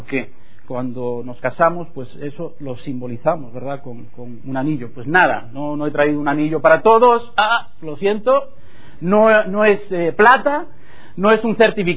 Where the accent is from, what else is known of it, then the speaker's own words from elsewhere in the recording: Isla de la Juventud, Cuba; born there; Ya Cuba es una isla, pues yo nací en una isla aún más pequeña, que se llamaba la isla de los Pinos, ahora se llama la isla de la Juventud.